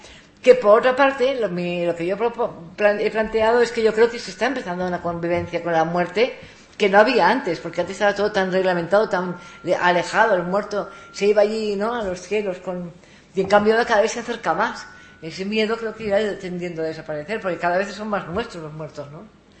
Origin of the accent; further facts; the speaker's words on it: Andalusia, Spain; Y soy andaluza de pura cepa.